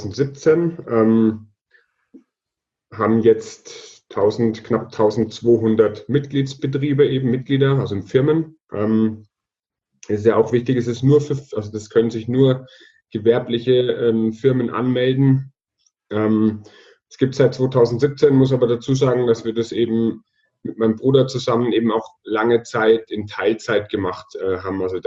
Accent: Würzburg, Bavaria, Germany; born there; now in Munich, Germany; Bin eigentlich geboren in Würzburg, lebe seit vielen Jahren in München, bin Familienvater

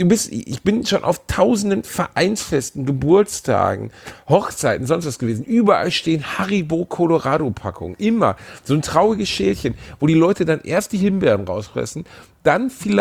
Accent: Germany; sowas kaufen wir nicht, wir sind Deutsche.

